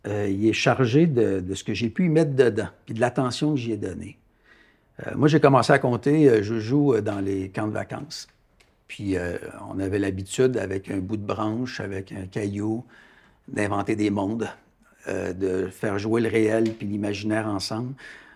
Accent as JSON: {"language": "French", "region": "Quebec", "country": "Canada", "lives_now": "Montreal, Canada", "said": "Je viens d'une famille aimante de la Montérégie au Québec. J'habite Montréal"}